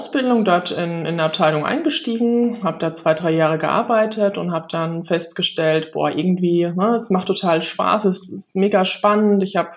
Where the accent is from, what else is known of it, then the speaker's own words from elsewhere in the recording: Bavaria, Germany; Ich komme aus der Nähe von Würzburg, aus einem kleinen Dorf dort, 450 Einwohner. Haben hier Haus und Hof.